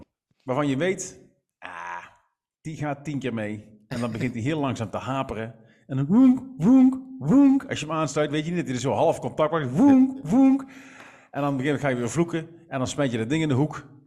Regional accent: Eindhoven, North Brabant, Netherlands; Ik zeg, ik kom uit Eindhoven.

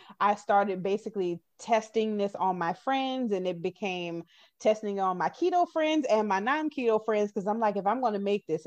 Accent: the South, United States; Because I'm a sweets person. I mean, I'm from the South. Come on.

